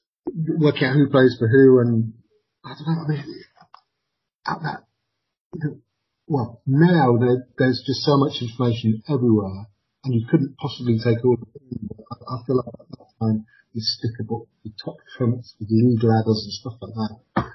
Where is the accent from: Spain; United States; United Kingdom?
United Kingdom; North West England; I grew up in Cheshire, and it was, well.